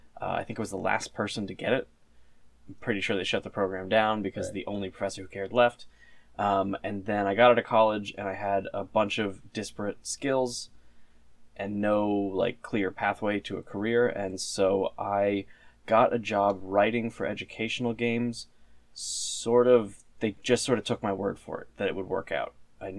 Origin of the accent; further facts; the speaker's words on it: Maine, United States; I'm from Maine, and I went to college originally for architecture